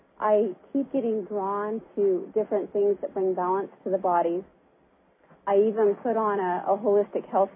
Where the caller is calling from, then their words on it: Burns, Oregon, United States; I'm also calling from Burns, Oregon.